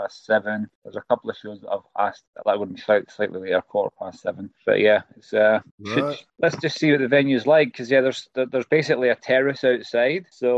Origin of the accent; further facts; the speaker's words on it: Scotland, United Kingdom; I was not expecting, as a Scottish guy, to get the nicest welcome necessarily